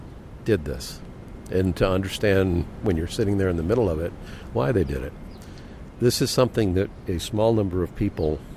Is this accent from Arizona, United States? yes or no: no; Medfield, Massachusetts, United States; from Medfield.